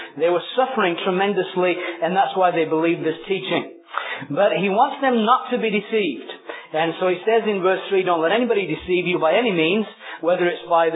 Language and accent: English; England, United Kingdom; For instance, think of the country I was raised in England, and the Episcopalian Church, for instance, the Anglican Church.